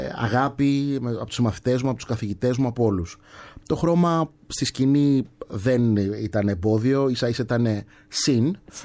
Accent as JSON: {"language": "Greek", "town": "Athens", "region": "Attica", "country": "Greece", "tie": "born or raised there", "said": "έχω γεννηθεί εδώ, ξέρω τα ήθη και τα έθιμα, είμαι Έλληνας, έχω αφρικανική καταγωγή. Και αυτά συνυπάρχουν, είναι μαζί. Δεν θα μπορούσα να διαλέξω κάτι, να πω ότι κάτι είμαι πιο πολύ από κάτι άλλο. Εννοείται πως είμαι πιο πολύ αμπελοκυπιώτης"}